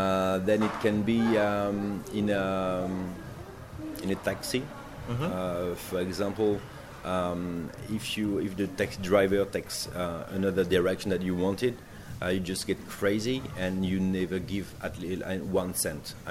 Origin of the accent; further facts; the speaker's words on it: Bordeaux, Nouvelle-Aquitaine, France; now in Paris, France; I'm from Bordeaux, the southwest of France, and there it's very easy life and quiet, relaxing.